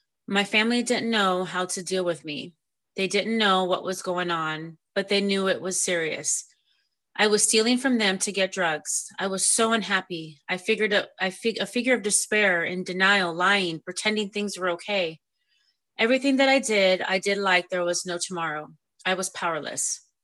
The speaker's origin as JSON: {"language": "English", "country": "Brazil", "tie": "born or raised there", "also_born_or_lived": "Rio de Janeiro", "said": "I was born in Rio de Janeiro and grew up in the north of Brazil in a big family."}